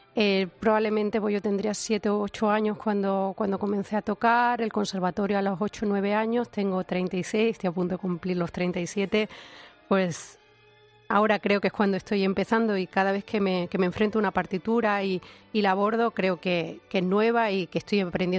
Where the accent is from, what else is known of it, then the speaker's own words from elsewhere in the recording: Linares, Andalusia, Spain; en casa de unas tías mías en Linares, en Jaén, de donde yo soy.